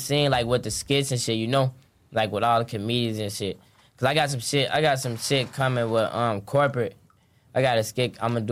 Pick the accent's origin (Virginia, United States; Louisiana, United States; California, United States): California, United States; Inglewood; I'm from Inglewood, you know. I be out south in front of them.